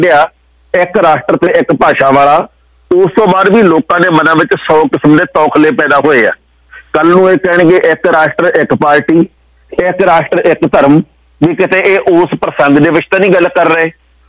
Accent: Punjab, India; ਅਸੀਂ ਪੰਜਾਬ ਦੇ ਵਾਸੀ ਹਾਂ

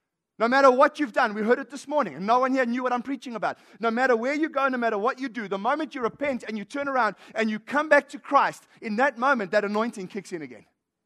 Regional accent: Port Shepstone, KwaZulu-Natal, South Africa; also born or lived in Kimberley / Johannesburg; I grew up in Port Shepstone. From Port Shepstone, I went to Kimberley. From Kimberley, I go to Johannesburg.

